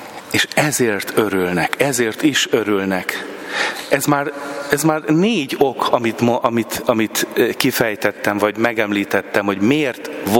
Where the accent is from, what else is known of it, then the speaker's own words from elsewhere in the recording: Hungary; now in Switzerland; itt Svájcban nem csak azért, mert minden missziónak nehéz, hanem mert mi magyarok is vagyunk